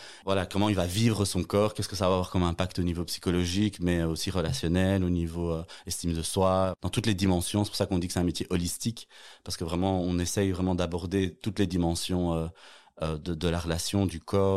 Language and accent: French; Brussels, Belgium; born there; now in Charleroi, Belgium; J'ai 33, bientôt 34. Je suis né à Bruxelles, mais je vis maintenant depuis quasiment 10 ans à Charleroi.